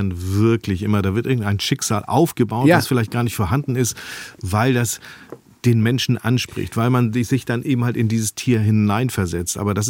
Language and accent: German; Hamburg, Germany; Ich bin ja am Stadtrand aufgewachsen und direkt hinter unserem Haus gab es Wiesen und so kleine Wälder und so.